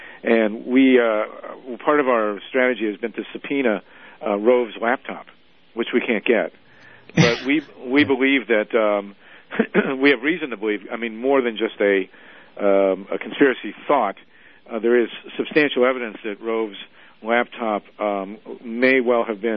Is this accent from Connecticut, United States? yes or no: no; Columbus, Ohio, United States; also born or lived in Boston; I was born in Boston, but I grew up in Columbus, Ohio, and I saw in 2004 in my backyard the theft of an election